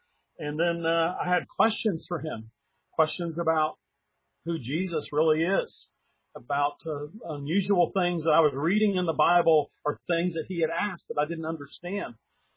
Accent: Dallas, Texas, United States; I grew up in Dallas, Texas, and from my bedroom window, I could see the church that our family attended.

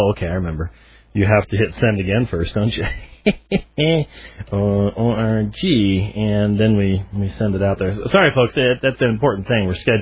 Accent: Robbinsdale, Minnesota, United States; born there; I wasn't born in Minneapolis, I was born in Robbinsdale, but that's like Tempe is to Phoenix

